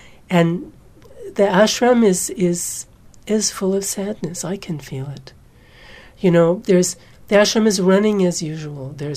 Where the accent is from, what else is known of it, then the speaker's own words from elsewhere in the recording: United States; when I first came to India in 1969, and India had gotten its independence in 1947, I, as an American, was told very proudly by the people